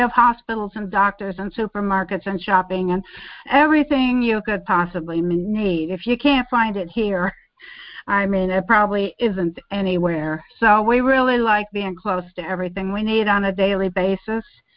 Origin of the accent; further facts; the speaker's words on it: New York City, New York, United States; now in Panama; So I'm from New York City, so I feel more comfortable with that.